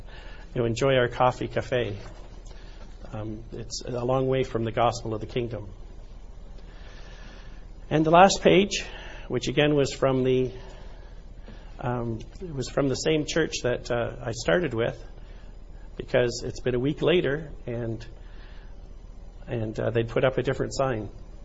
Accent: Kingston, Ontario, Canada; I'm from Kingston, and when I think of a guard, I think of the Fort Henry Guard.

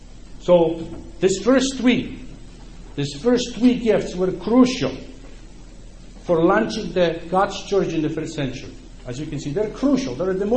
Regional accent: Poland; first language Ukrainian; English is a second language; My first language at home was Ukrainian. I lived in Poland when my first language was Ukrainian. Then when I went to school, actually I lived in Poland. I learned Polish in school.

